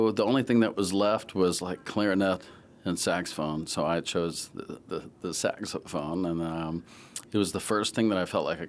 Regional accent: Mississippi, United States; also born or lived in Jackson; You can't tell by looking at me that I'm from the Delta. That's not what comes to mind when you first look at me, that I'm from the Mississippi Delta. But I was born in Jackson. I moved 12 times by the time I was 14.

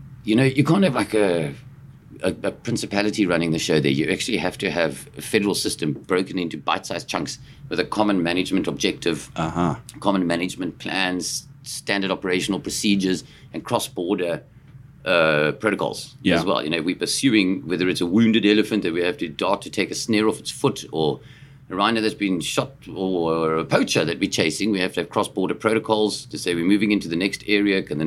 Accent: South Africa; also born or lived in Botswana; My family is English.

